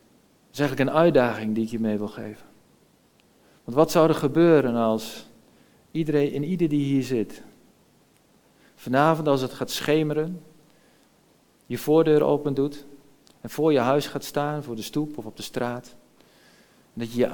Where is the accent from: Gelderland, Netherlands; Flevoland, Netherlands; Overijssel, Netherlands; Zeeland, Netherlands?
Overijssel, Netherlands; Kampen; maar ik kom uit Kampen en daar houden ze elkaar nogal in de gaten.